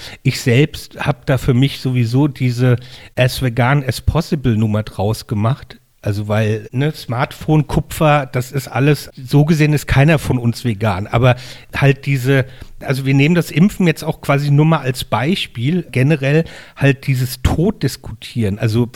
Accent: Mainz, Rhineland-Palatinate, Germany; ich komme aus Mainz und bin halt ein Provinzbub.

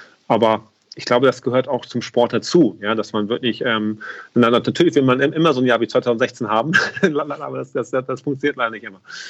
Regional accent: Hamburg, Germany; ich komme aus Hamburg

